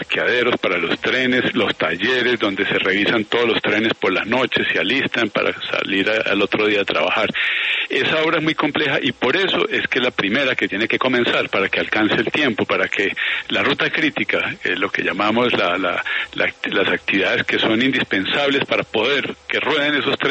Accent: Antioquia, Colombia; Pues yo soy paisa

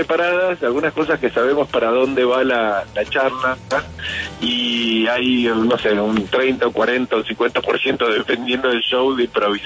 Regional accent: Argentina; Porque soy argentino y hablamos sin saber de las cosas con mucho entusiasmo.

